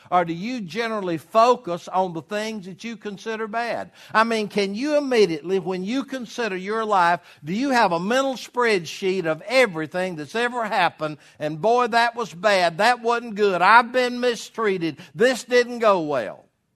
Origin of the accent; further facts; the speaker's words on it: Hartwell, Georgia, United States; between my hometown of Hartwell and Elberton